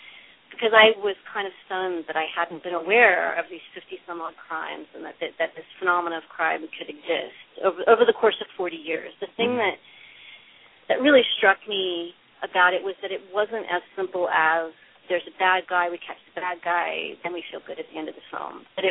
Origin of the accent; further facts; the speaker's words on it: Indiana, United States; I grew up in Indiana. I didn't grow up in L.A.